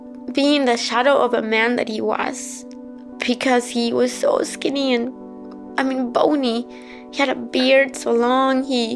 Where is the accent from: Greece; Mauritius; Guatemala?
Guatemala; now in United States; I am a refugee from Guatemala, and I have lived in the United States since 1985.